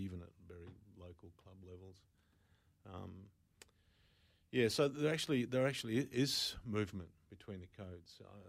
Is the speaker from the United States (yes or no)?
no; Queensland, Australia; I grew up in Queensland, so I did actually see a lot of people move from soccer to rugby league, kids.